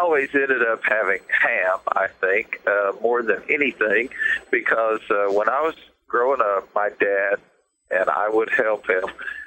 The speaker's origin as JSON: {"language": "English", "region": "Tennessee", "country": "United States", "tie": "born or raised there", "said": "I grew up right here in East Tennessee, where we live now."}